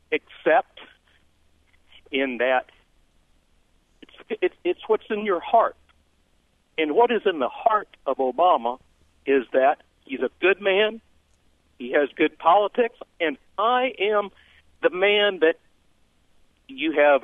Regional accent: Atlanta, Georgia, United States; now in Bartow, United States; I'm originally from Atlanta. I grew up in the 60s

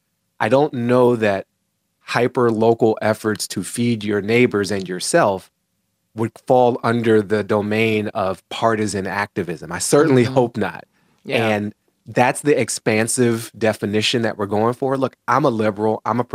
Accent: Washington, District of Columbia, United States; We grew up in Washington, D.C., and you know it's a lot of Black people who power this nation in a literal sense.

